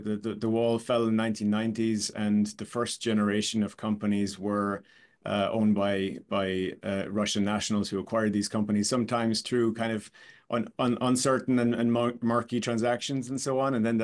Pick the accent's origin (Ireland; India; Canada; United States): Ireland; moved away as an adult; I'm originally Irish, grew up in Ireland, like yourself, and similarly spent a lot of my life, most of my career, almost all my career actually, outside of Ireland.